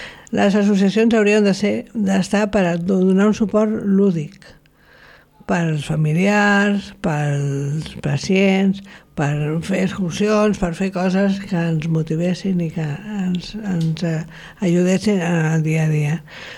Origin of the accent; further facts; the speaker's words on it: Barcelona, Catalonia, Spain; moved away; jo sóc de Barcelona, però porto molts anys aquí